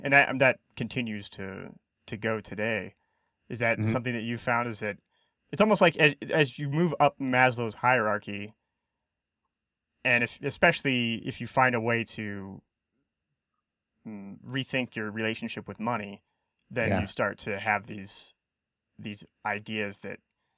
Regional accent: United States; I just find when I'm in my home country, the United States, it just seems like there's rules about everything.

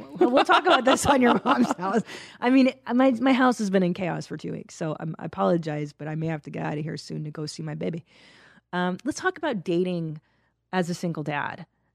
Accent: Los Angeles, California, United States; Because because in LA, it was I grew up in the San Fernando Valley.

